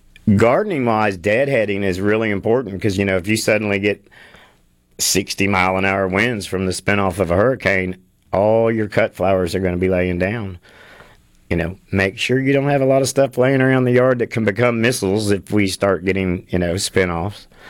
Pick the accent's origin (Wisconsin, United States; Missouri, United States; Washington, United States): Missouri, United States; Branson; when I go to Missouri, you know, and growing up in Ozark Mountains in Branson, there's even a few sunflower farms there